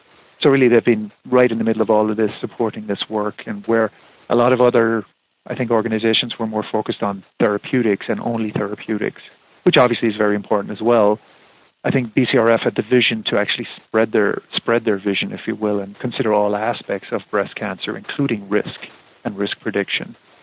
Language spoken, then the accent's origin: English; Ireland; moved away as an adult; also born or lived in United States; I'm from Ireland originally, and I went to college in Ireland and got very interested in genetics, human genetics, and came over to Madison, Wisconsin